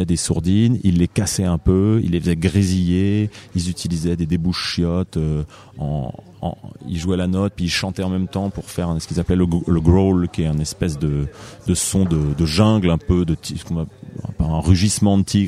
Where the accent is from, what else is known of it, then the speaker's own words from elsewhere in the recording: Auvergne-Rhône-Alpes, France; Je viens de Haute-Savoie